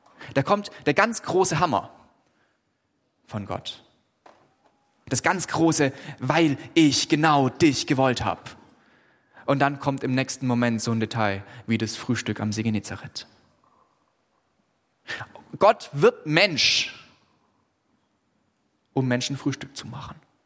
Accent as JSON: {"language": "German", "region": "Baden-Württemberg", "country": "Germany", "said": "Ich komme aus Oberschwaben, das wisst ihr, ja? Da sind die Schützengräben ganz klar. Das ist nah an der bayerischen Grenze, da muss man sich abgrenzen."}